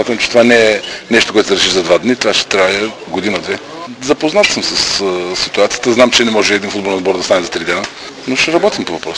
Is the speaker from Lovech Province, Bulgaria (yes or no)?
no; Plovdiv, Plovdiv Province, Bulgaria; Аз смятам, че съм пловдивчанин